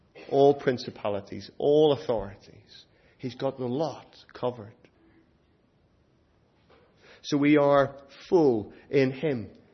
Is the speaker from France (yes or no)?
no; Ireland; I'm from Ireland